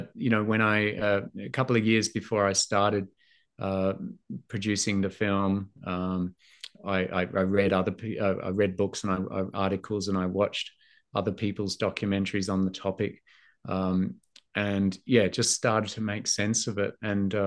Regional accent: Australia; from Australia. I'm making a documentary."

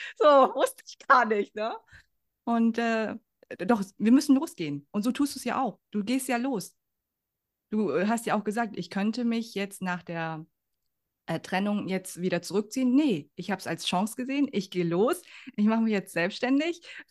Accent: Vietnam; German is a second language; ich keine Deutsche, wie du siehst, so, ne? Döner, nein, Spaß. Ich bin Vietnamese.

